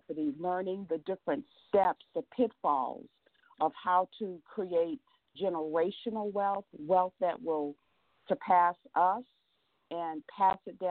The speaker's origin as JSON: {"language": "English", "region": "Mississippi", "country": "United States", "said": "Who is also from Mississippi. So we're just two country bumpkins"}